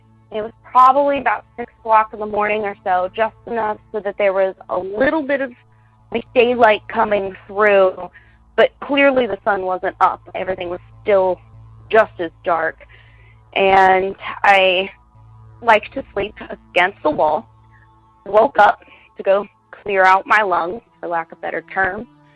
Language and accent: English; Ohio, United States; I'm from Ohio.